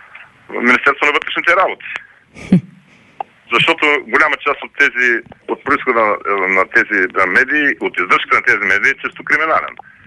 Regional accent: Burgas, Burgas Province, Bulgaria; Нали, от Бургас сме, трябва да ми вярвате, вие го знаете също.

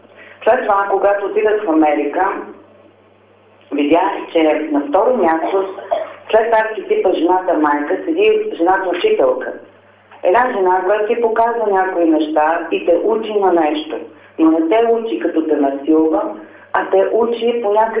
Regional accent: Plovdiv, Plovdiv Province, Bulgaria; аз съм от Пловдив, пловдивчанка

